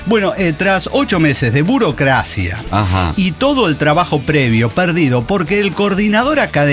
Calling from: Anaco, Anzoátegui, Venezuela; En contacto desde Anaco, el fulano venezolano.

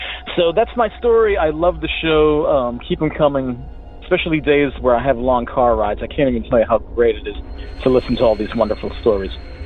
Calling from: Hartford, Connecticut, United States; I'm calling from Hartford, Connecticut.

